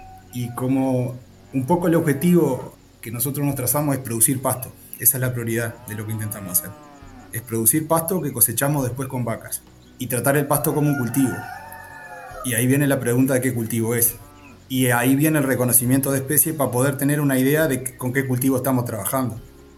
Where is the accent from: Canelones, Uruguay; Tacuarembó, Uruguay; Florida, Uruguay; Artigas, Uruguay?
Artigas, Uruguay; Bella Unión; now in Salto, Uruguay; estoy en Salto. Alquilamos un campito acá a 25 kilómetros de la ciudad. Soy de Bella Unión, pero por las vueltas de la vida terminamos en Salto. Son 70 hectáreas y hace ya 3 años que estamos acá.